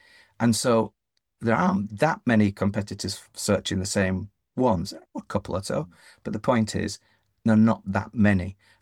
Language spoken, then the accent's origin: English; Yorkshire and the Humber, United Kingdom; I'm a Yorkshireman, Scottish mother